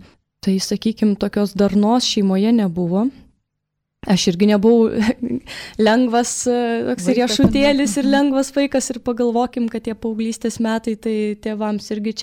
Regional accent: Vilnius, Vilnius County, Lithuania; also born or lived in Kaunas; gimiau Kaune, užaugau Vilniui, priklausau jau 10 metų pranciškoniškai šeimai

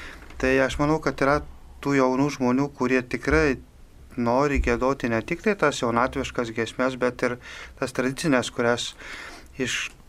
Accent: Prienai, Kaunas County, Lithuania; aš esu iš Prienų ir pas mus yra viskas labai gražiai paskirstyta.

